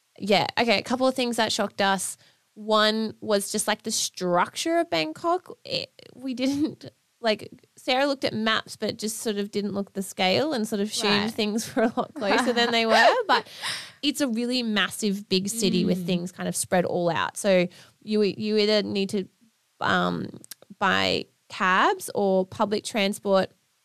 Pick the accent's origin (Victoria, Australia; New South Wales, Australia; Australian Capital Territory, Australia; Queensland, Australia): Queensland, Australia; Like we're from Queensland in Australia and it gets hot, but it was hot there.